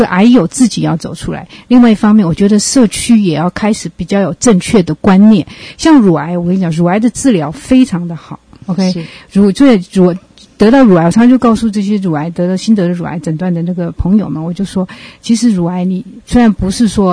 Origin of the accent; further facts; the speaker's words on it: Taiwan; 因为我是乡下长大，我是台湾的一个乡下长大，所以从小什么事都做过